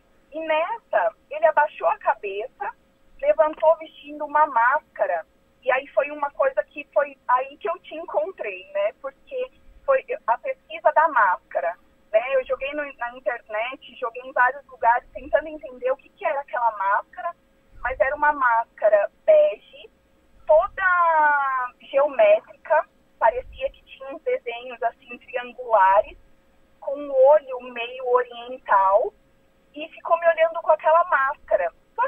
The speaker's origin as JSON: {"language": "Portuguese", "town": "Arujá", "region": "São Paulo", "country": "Brazil", "said": "Eu sou de Arujá."}